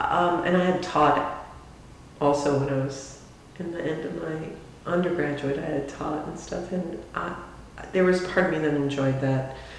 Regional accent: New York City, New York, United States; I did pretty much stay away from the South, and I was from New York City, so I was kind of a snob

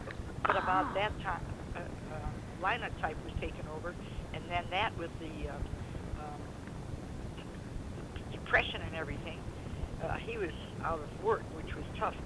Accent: Chicago, Illinois, United States; born there; Well, I was born in Chicago back in the dark ages, January 9th, 1918

